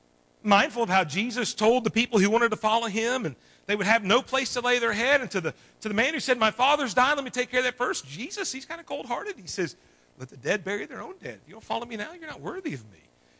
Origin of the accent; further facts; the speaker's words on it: Tennessee, United States; I mean, I'm from Tennessee, so I'm kind of that guy in a foreign land.